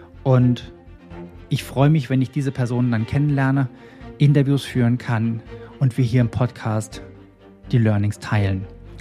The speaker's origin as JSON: {"language": "German", "country": "Germany", "said": "in meinem Heimatland Deutschland was zu bewegen und zu verändern, dass ich für mich gesagt habe, okay, ich fahre zurück nach Deutschland."}